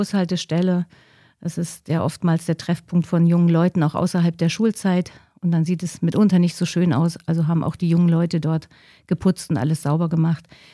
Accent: Wismar, Mecklenburg-Vorpommern, Germany; born there; also born or lived in Erfurt; Ich bin also ein Fischkopf, gebürtig komme ich aus Wismar. Und mich hat es dann nach dem Studium nach Thüringen verschlagen, zunächst nach Erfurt

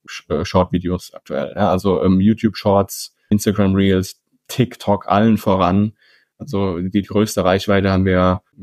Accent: Rhineland-Palatinate, Germany; born there; Also ich bin ja als gebürtiger Pfälzer Fan vom 1. FC Kaiserslautern.

